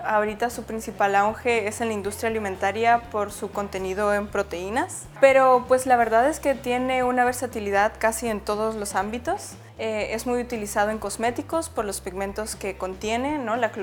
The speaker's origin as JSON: {"language": "Spanish", "country": "Mexico", "said": "la importancia de nosotros como mexicanos reconectar con ese eslabón"}